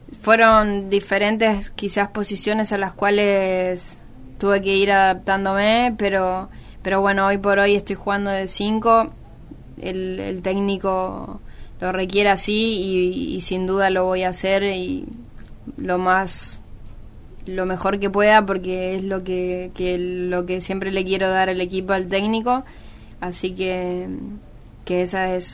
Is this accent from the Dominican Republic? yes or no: no; Argentina; nosotras como Argentina íbamos a jugar a Chile